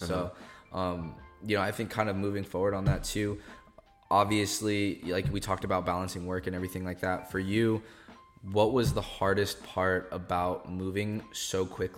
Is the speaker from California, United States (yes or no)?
yes; California, United States; like I'm from the Bay Area, so I can live at home for six months to a year and just save all of my money